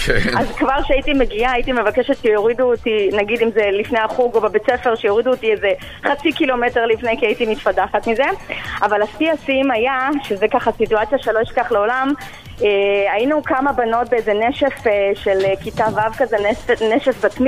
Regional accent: Russia; now in Israel; עוד אנחנו עלינו מרוסיה, אז שם כולם היו ככה מכונאים, מכונאי רכב

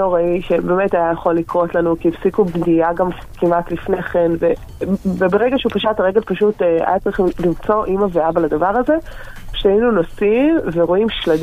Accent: Central Israel, Israel; אנחנו מהמרכז.

